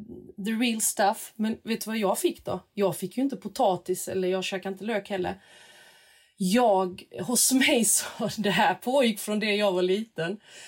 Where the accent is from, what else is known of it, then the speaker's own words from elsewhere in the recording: Småland, Sweden; born there; För jag är ju född i Småland, men mina föräldrar är från Balkan, från Makedonien.